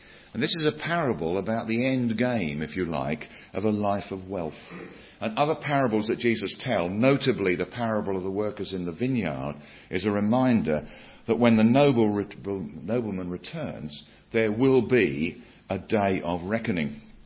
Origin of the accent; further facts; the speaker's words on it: East of England, United Kingdom; in the Brethren Chapel where I grew up in Norfolk